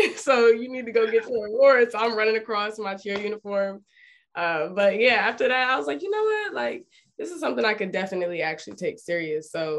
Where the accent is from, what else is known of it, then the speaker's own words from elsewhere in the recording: Richmond, Virginia, United States; I'm from Richmond, Virginia, born and raised here.